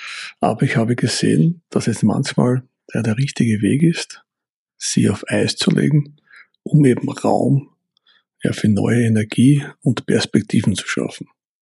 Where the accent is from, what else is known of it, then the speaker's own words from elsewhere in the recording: Burgenland, Austria; moved away as an adult; now in Mallorca, Spain; ich lebe seit 3 Jahren mit meiner Familie auf der wunderschönen Insel Mallorca. Ursprünglich komme ich aus dem Burgenland, das ist in Österreich, das ist eine malerische Region, östlich Nähe von Wien.